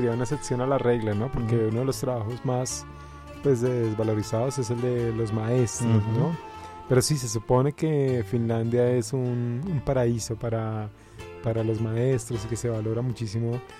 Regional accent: Colombia; nosotros como colombianos pues no sabemos qué es el invierno

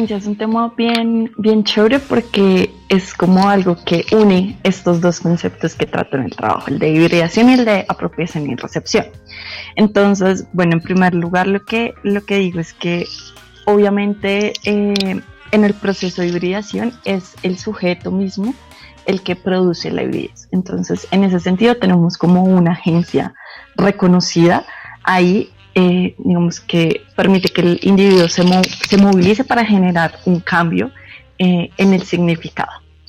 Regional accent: Colombia; yo siendo mujer colombiana

